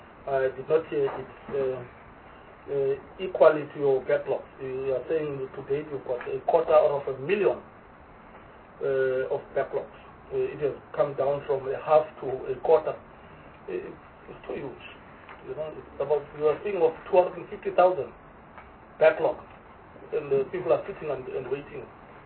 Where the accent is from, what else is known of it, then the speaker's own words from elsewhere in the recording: Port Elizabeth, Eastern Cape, South Africa; I know I come from the Eastern Cape in PE and the surrounding areas.